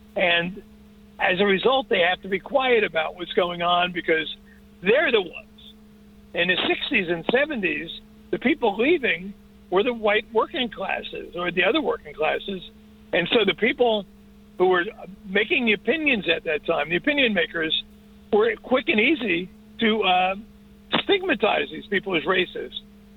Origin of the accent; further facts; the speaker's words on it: Newark, New Jersey, United States; I grew up in Newark, New Jersey, which is sort of the poster child for urban dysfunction.